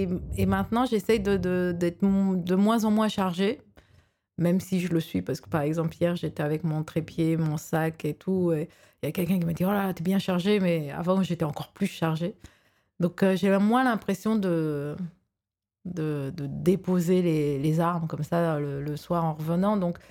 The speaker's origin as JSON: {"language": "French", "country": "Romania", "tie": "born or raised there", "moved": "as an adult", "said": "Donc, en fait, moi, je vivais en Roumanie. Moi, je suis moitié roumaine, donc je suis née en Roumanie et j'y suis partie à 18 ans."}